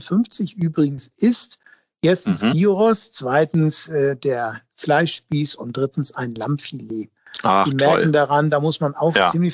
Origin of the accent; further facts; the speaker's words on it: Hamburg, Germany; Aber ich komme ja aus Hamburg-Bergedorf.